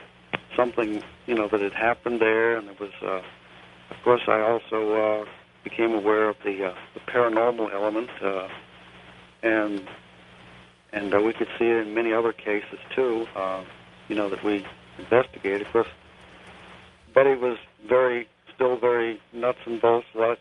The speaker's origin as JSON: {"language": "English", "region": "Maine", "country": "United States", "said": "I'm originally from Maine, and we traveled around Maine and New Hampshire and Massachusetts"}